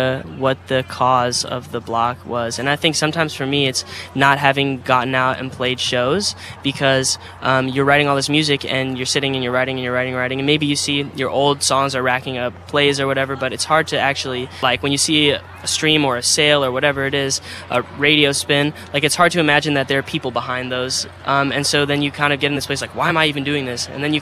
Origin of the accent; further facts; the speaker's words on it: Arizona, United States; I'm from Arizona.